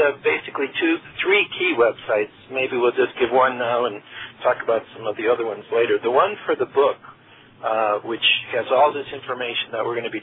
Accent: United States; now in Netherlands; we're talking from Holland today, and as your listeners can hear, I'm American, although two of my friends have already told me that I'm starting to pick up a Dutch accent.

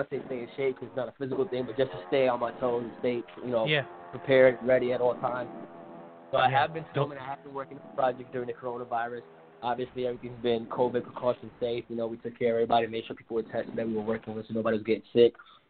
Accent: New York, United States; also born or lived in Japan / San Diego; I was born and raised in New York my whole life. I joined the Marine Corps from New York. From there, I went to Japan. I lived in Japan, did a few deployments to different countries, and then landed in San Diego, California

